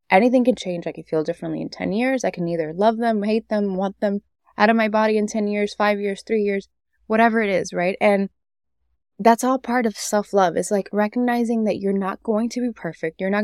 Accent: Miami, Florida, United States; And growing up in Miami, that was normal.

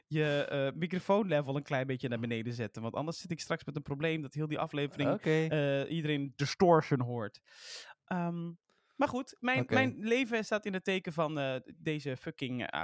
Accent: North Brabant, Netherlands; Maar wij komen uit Brabant en wij zeggen puzzel.

